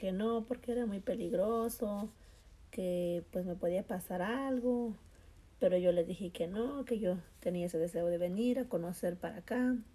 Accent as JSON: {"language": "Spanish", "country": "Mexico", "tie": "born or raised there", "moved": "yes", "lives_now": "United States", "said": "Crecí en México y mi niñez fue también muy bonita."}